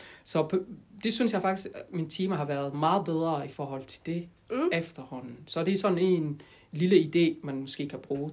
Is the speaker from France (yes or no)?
yes; France; also born or lived in Djibouti; Jeg kom til Frankrig, da jeg var 2 måneder gammel. Men jeg er født i Djibouti, og så har jeg rejst til Djibouti hver sommerferie. Fordi jeg skulle lære de forskellige sprog, vi taler i Djibouti, ud over fransk.